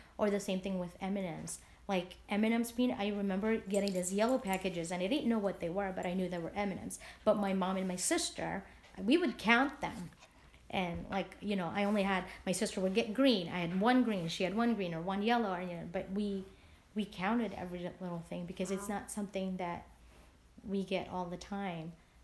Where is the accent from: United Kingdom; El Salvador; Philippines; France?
Philippines; now in United States; My aunt, when we were growing up in the Philippines, we have relatives here in America that would send us Christmas packages, which we do now. My sister and I send Christmas packages to the Philippines.